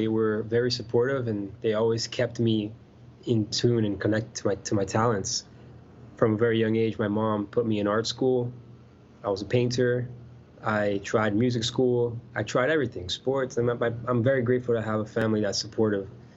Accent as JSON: {"language": "English", "country": "Brazil", "said": "Yeah, Brazil. I'm from Brazil, so I would love to go there and perform and stuff."}